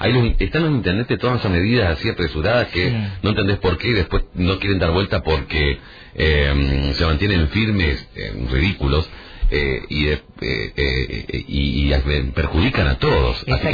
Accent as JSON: {"language": "Spanish", "town": "Concepción de la Sierra", "region": "Misiones", "country": "Argentina", "said": "yo soy de Concepción de la Sierra, me acuerdo hace muchos años atrás"}